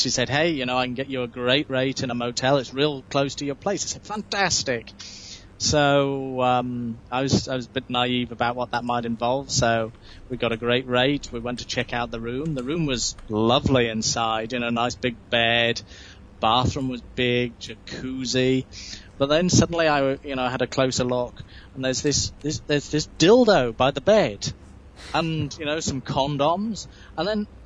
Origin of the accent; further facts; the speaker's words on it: Tainan, Taiwan; I'm from Tainan, Taipei.